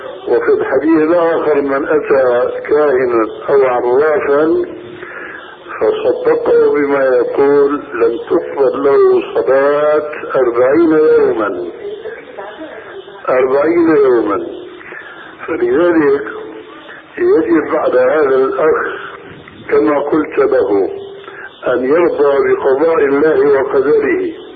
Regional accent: Syria

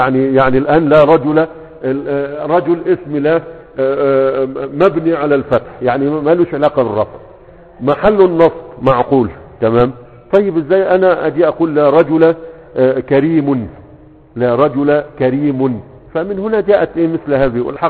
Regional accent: Egypt

